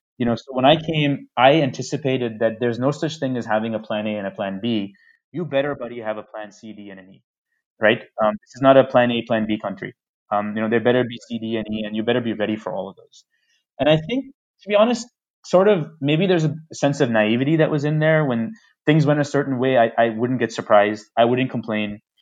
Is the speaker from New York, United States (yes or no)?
yes; New York City, New York, United States; And I come from New York City, where traffic is worse than Bombay.